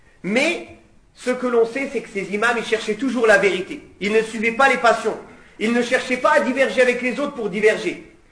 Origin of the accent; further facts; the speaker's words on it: Comoros; Moi, je suis Shafi'i. Je viens des Comores, des îles Comores. Ils sont Shafi'i aux îles Comores.